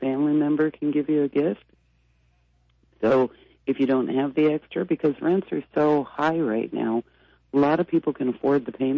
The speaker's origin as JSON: {"language": "English", "country": "Canada", "tie": "born or raised there", "also_born_or_lived": "Texas, United States", "said": "I was born in Texas and raised in Canada."}